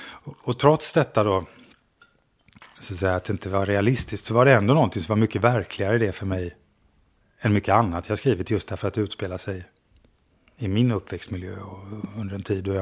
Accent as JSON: {"language": "Swedish", "town": "Falkenberg", "region": "Halland County", "country": "Sweden", "tie": "born or raised there", "said": "Jag skulle gärna vilja återvända till min hemstad Falkenberg igen."}